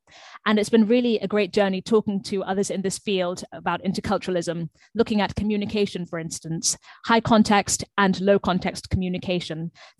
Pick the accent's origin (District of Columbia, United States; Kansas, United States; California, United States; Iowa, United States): District of Columbia, United States; Washington; born there; also born or lived in United Kingdom / Zimbabwe; from my birth, I was living cross-culturally because my family is Zimbabwean, but I was born in America while my parents were living there for a few years as expats and living in Washington, D.C.